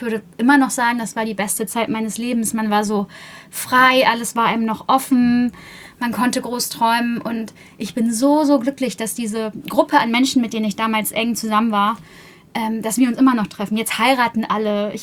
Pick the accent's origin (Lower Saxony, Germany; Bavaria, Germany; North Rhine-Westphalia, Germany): Lower Saxony, Germany; Buxtehude; ich komme ja aus Buxtehude, eine Dreiviertelstunde vor den Toren Hamburgs, so am alten Land gelegen.